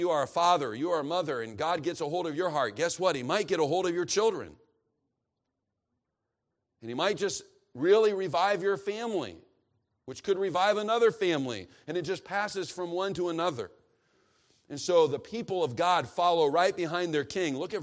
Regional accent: Kansas City, Missouri, United States; I'm from Kansas City.

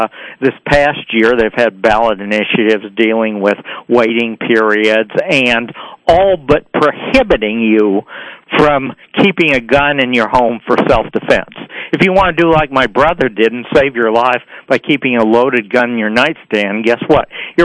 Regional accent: New Hampshire, United States; Parts of the U.S., like my home state of New Hampshire

